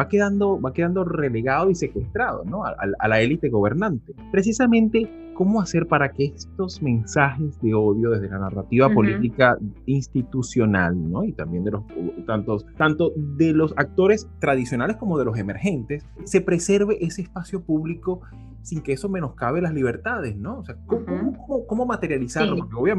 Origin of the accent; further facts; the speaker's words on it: Venezuela; yo como venezolano he sufrido en carne propia